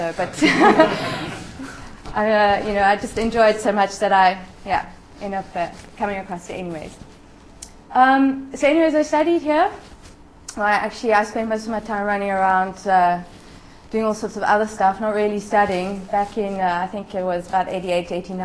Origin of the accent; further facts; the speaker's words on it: Cape Town, Western Cape, South Africa; moved away; I grew up in Cape Town and I left 18 years ago. And every now and then I come back to visit friends.